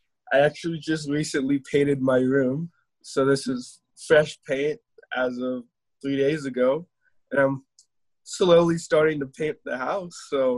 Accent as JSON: {"language": "English", "town": "Lebanon", "region": "Oregon", "country": "United States", "said": "I'm from Lebanon, Oregon. I'm in my house for quarantine, and I am 16"}